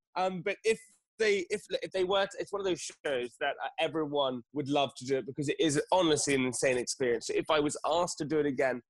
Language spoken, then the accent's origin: English; United Kingdom; And being British, you just continue on.